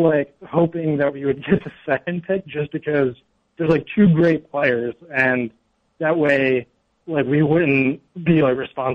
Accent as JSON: {"language": "English", "region": "New Jersey", "country": "United States", "said": "I'm originally from South Jersey."}